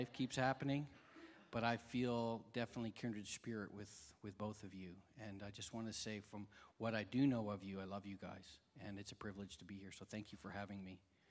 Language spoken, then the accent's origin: English; Canada; but I'm a Canadian, I love my country